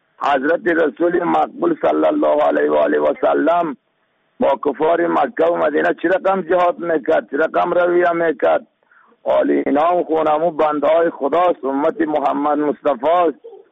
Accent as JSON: {"language": "Persian", "country": "Afghanistan", "said": "ما شما افغان هستیم"}